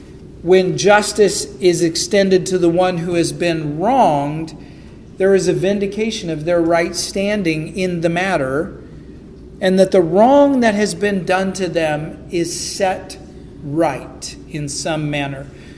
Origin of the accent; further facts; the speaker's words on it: the West, United States; I come from the West, and we have earthquakes, and they're not like the little things that you guys have out here. I mean, we have real earthquakes out West.